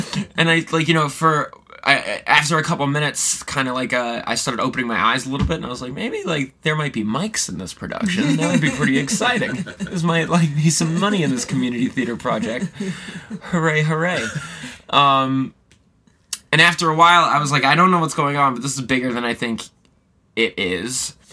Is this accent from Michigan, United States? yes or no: no; Staten Island, New York, United States; my friend Jason, who I grew up doing children's theater with, in my hometown, Staten Island, New York.